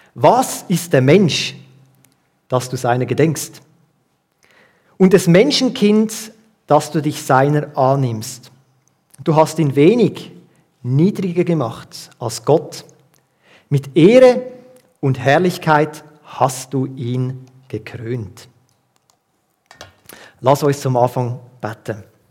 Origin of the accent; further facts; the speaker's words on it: Wohlen, Aargau, Switzerland; ich komme ursprünglich aus Wohlen, Kanton Aargau.